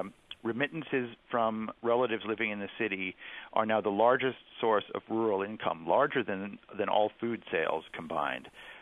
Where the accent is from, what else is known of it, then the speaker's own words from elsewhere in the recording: Toronto, Ontario, Canada; I was visiting Toronto, my hometown